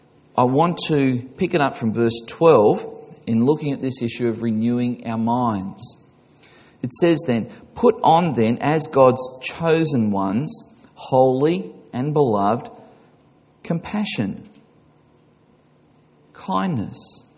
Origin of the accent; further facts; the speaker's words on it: Australia; he was surprised, not being Australian, not being familiar with our culture, he was surprised at the fact that people gave flowers.